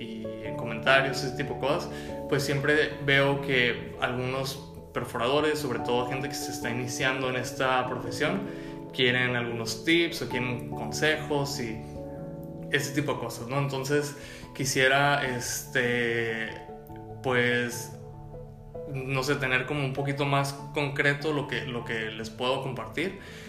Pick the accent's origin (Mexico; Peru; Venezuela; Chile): Mexico; Tijuana, Baja California; moved away as an adult; a partir de los 18 años salí de la ciudad de Tijuana